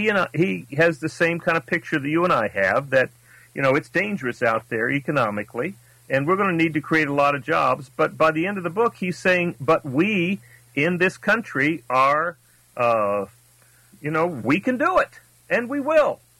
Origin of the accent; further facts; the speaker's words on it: Texas, United States; Well, that's what I grew up with in South Texas. I mean, we had, you know, 20 or 30 small towns, all of them under 20,000 population back in 1965 when I was graduating from high school.